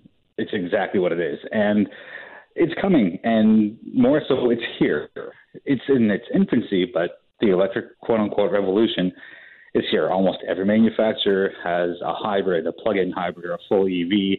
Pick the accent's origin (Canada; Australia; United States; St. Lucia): Canada; Look at us being Canadian and polite.